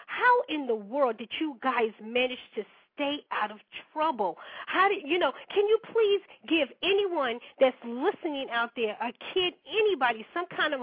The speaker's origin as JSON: {"language": "English", "region": "New York", "country": "United States", "said": "I came from New York myself"}